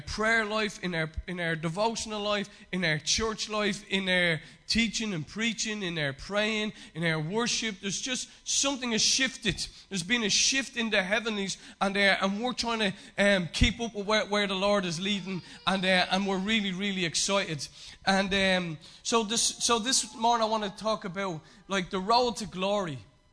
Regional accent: Ireland; we know as Irish and anyone else that is not there

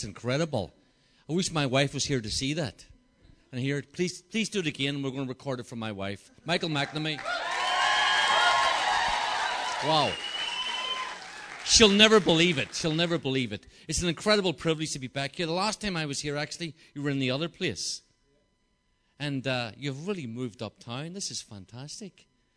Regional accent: Belfast, Northern Ireland, United Kingdom; I'm from Belfast, but this is part of Ireland.

